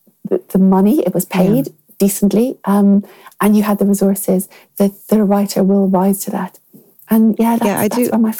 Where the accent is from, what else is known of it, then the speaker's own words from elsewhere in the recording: Ireland; being an Irish writer, it's far more accepted that you can move between forms a lot more fluidly.